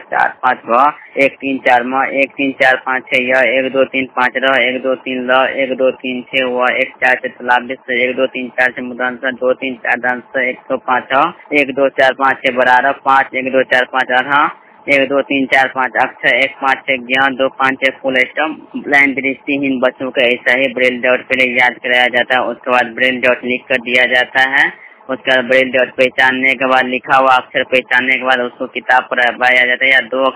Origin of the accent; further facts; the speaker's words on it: Bihar, India; मैं दरभंगा जिला के रहने वाला हूँ।